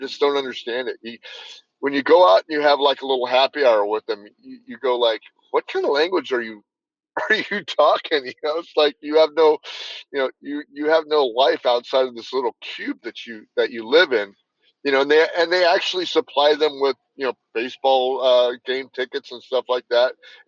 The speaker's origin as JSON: {"language": "English", "town": "San Jose", "region": "California", "country": "United States", "tie": "born or raised there", "said": "When I grew up in San Jose, where I grew up at, everything was just kind of spread out."}